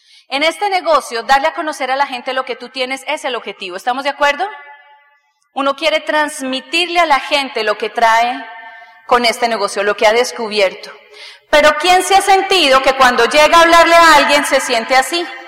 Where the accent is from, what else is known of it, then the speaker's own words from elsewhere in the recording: Colombia; Bueno, yo estudié en Colombia. En Colombia, yo soy colombiana, la comunicación social dejó de ser una carrera.